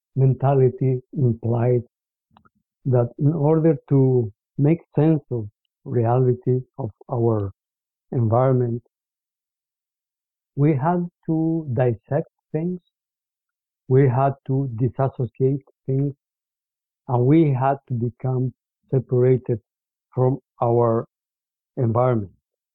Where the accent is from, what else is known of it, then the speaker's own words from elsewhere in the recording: Bolivia; English is a second language; in my home country, Bolivia